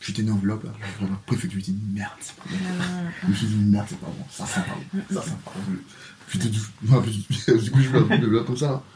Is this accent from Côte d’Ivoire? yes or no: yes; Côte d’Ivoire; moved away as an adult; now in France; Moi, j'ai 26 ans. Ouais, je suis né à Côte d'Ivoire, je suis ivoirien. Je suis venu en Bretagne en 2020, je crois.